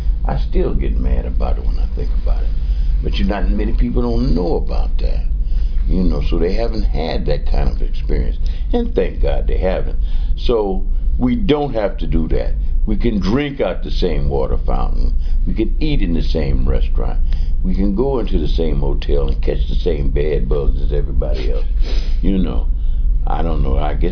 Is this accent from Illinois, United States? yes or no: yes; Evanston, Illinois, United States; I was brought up out there in Evanston.